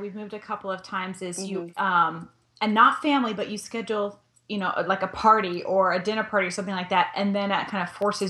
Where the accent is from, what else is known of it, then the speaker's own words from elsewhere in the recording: Virginia, United States; I remember that cuz I grew up in Northern Virginia. And, you know, I got to see and go on field trips to all of these colonial types of sites